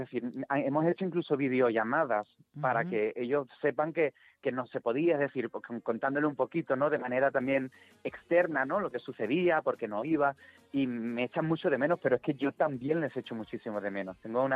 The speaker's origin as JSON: {"language": "Spanish", "town": "Chiclana de la Frontera", "region": "Andalusia", "country": "Spain", "tie": "born or raised there", "lives_now": "Madrid, Spain", "said": "yo me he criado en Andalucía, aunque vivo en Madrid."}